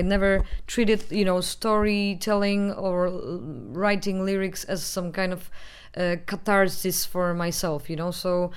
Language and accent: English; Poland; growing up in Poland and near Russia and Ukraine.